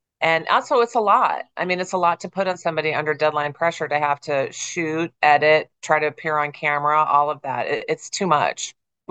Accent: Omaha, Nebraska, United States; And so, yeah, I grew up in the Midwest. I'm a Midwest Nebraska girl. And I grew up in Omaha.

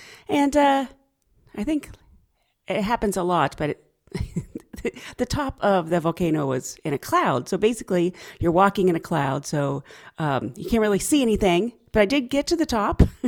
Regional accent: United States; Yeah, so I'm the American hiking up a volcano in a skirt and heels.

